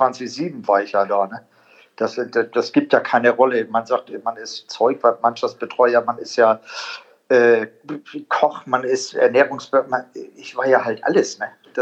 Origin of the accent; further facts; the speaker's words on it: Italy; ich bin ja auch ein Italiener